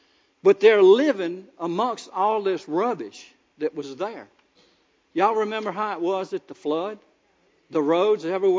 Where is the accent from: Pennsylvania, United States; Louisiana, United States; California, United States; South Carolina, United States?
Louisiana, United States; I told him, I said, I'm from Louisiana.